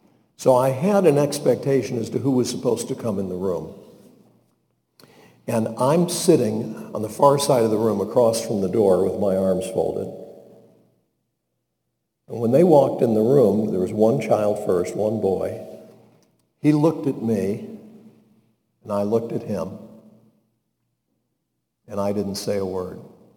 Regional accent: North Carolina, United States; do you believe that … that I'm from North Carolina and that I'm this many years old?

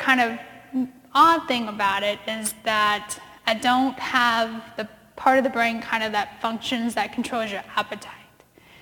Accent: San Diego, California, United States; born there; I was born in San Diego, California, and that's kind of the, you know, on the other coast, and you've got the ocean and the Navy base and all of that stuff.

